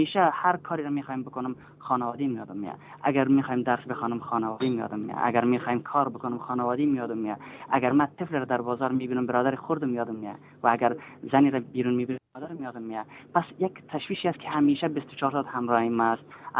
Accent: Afghanistan; now in Germany; من زمانی که از افغانستان آمدم در حدود 2.5 سال، تقریبا 1 سال که در مسیری راه بودم و بعدش هم 1.5 سال در آلمان،

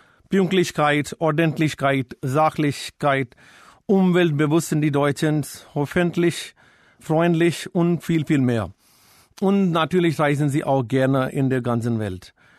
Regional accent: Delhi, India; born there; German is a second language; aus Indien. Ich bin in Delhi geboren

